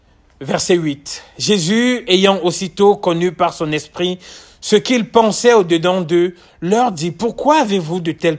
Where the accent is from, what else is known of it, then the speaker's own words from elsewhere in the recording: Cameroon; Chez moi, je suis du Cameroun, et au Cameroun, on dit qu'avec la bouche, on peut construire un gratte-ciel.